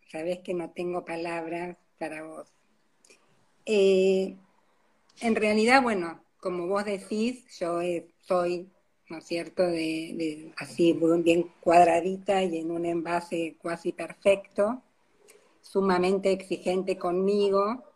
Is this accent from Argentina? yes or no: yes; Río Gallegos, Santa Cruz, Argentina; porque yo vivo en Río Gallegos, que no sé si lo aclaraste, soy de Río Gallegos.